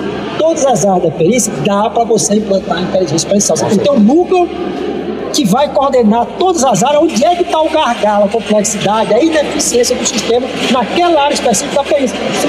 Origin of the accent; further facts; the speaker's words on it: Ceará, Brazil; esperando o concurso da minha terra.